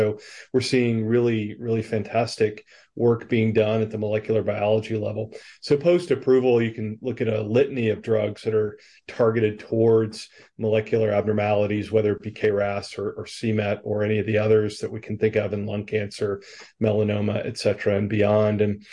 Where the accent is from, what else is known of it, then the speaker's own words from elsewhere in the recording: Rome, Georgia, United States; also born or lived in North Carolina; now in Atlanta, United States; So I'm a pharmacist from Rome, Georgia, originally. I've been here back in Atlanta at Emory since 2005.